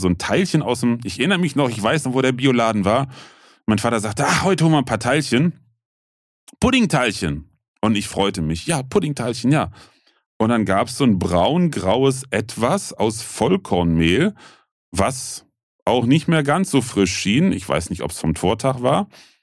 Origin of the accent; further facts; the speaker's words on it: Bitburg, Rhineland-Palatinate, Germany; born there; Ich bin ja witzigerweise in Bitburg geboren.